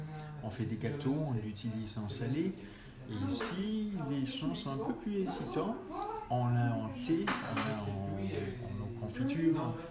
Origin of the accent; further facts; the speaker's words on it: Denmark; moi, avec oui, mon enfance, ma jeunesse au Danemark, et sinon avec la culture de là-bas